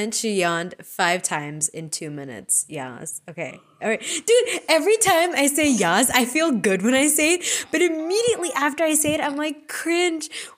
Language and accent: English; India; besides we're Indian postgrads